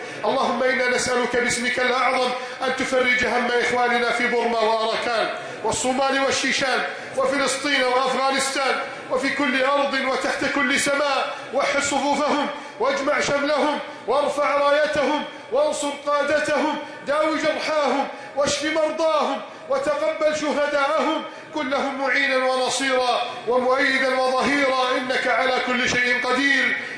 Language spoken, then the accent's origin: Arabic; Egypt; بلدنا مصر